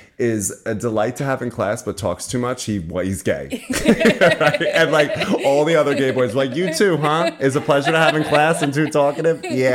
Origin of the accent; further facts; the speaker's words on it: New York, United States; So for context, like I grew up in the Essex of New York. Truly, truly. I'm a Long Island boy through and through. Okay. Working class, blue collar, the whole thing.